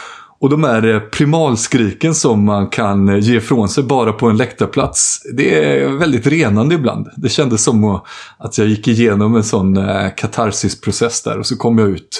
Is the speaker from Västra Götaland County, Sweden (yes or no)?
no; Jönköping, Jönköping County, Sweden; jag var hemma i Jönköping egentligen för att begrava farfar då